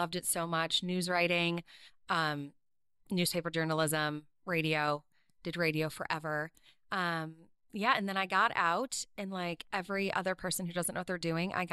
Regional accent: Rochester, New York, United States; also born or lived in Vermont / Maine; now in Portland, United States; So I'm from Rochester, but then I went to college up at Plattsburgh State. So way up north by Canada, and then moved to Vermont, Maine, and then all the way over to Portland, Oregon.

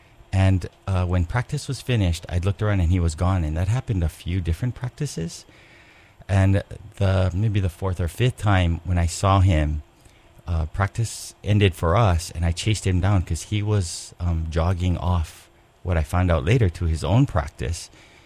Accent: Kaneohe, Hawaii, United States; I grew up in Kaneohe. My parents raised us right in Pikoiloa below Pohainani. I'm the oldest of six, and I went to St. Anne's School in Kaneohe.

